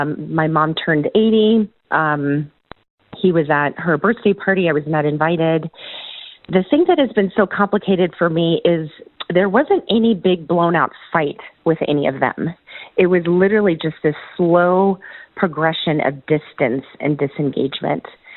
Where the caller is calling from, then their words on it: Oregon, United States; I'm calling from Oregon.